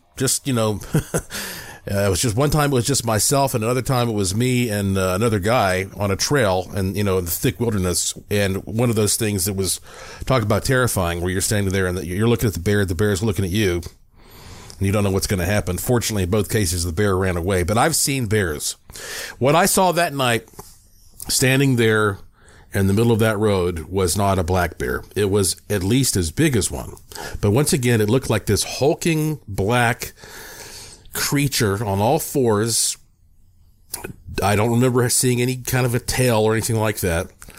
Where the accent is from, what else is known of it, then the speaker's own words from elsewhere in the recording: North Carolina, United States; being born and raised in the Blue Ridge Mountains of Western North Carolina, I have been around black bears my whole life.